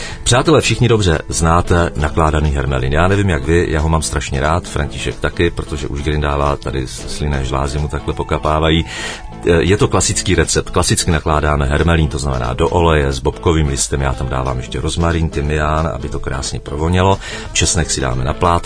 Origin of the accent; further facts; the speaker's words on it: Olomouc, Olomouc Region, Czechia; Já jsem říkal, že jsem z Olomouce.